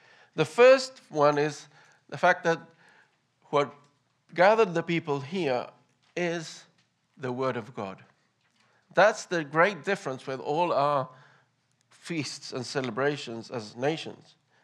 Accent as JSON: {"language": "English", "country": "Chile", "said": "And I come from Chile, as you know, and we have our own celebrations."}